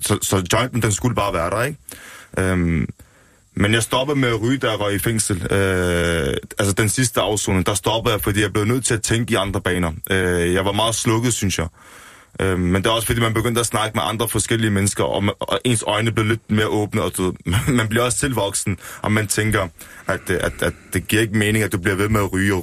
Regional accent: Odense, Region of Southern Denmark, Denmark; born there; Jeg er født i Vollsmose, så jo, jeg er født i Danmark. Jeg har et dansk pas, og det er lige så rødt som dit og dit og dit. Så jeg føler mig dansk nogle gange.

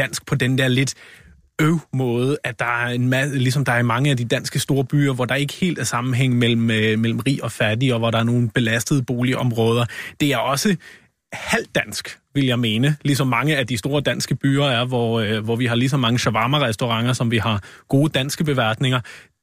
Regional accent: Flensburg, Schleswig-Holstein, Germany; now in Copenhagen, Denmark; Jeg er født og opvokset i Flensborg, og ved derfor, hvor urdansk Flensborg er.

